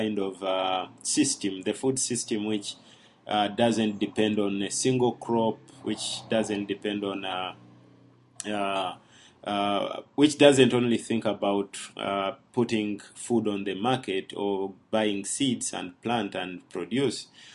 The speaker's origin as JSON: {"language": "English", "town": "Mukono", "region": "Central Region", "country": "Uganda", "tie": "born or raised there", "said": "I created the Convivium in my hometown in Mukono."}